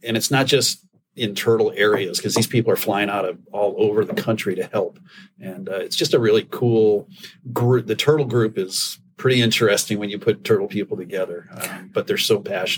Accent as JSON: {"language": "English", "region": "Illinois", "country": "United States", "tie": "born or raised there", "said": "My story. I grew up outside of Chicago."}